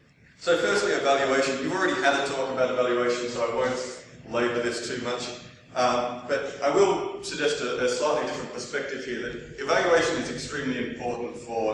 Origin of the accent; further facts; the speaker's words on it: Oxford, South East England, United Kingdom; I'm actually from Oxford, but I've stolen these slides from Chris Dyer, hence the advertising for Carnegie Mellon University.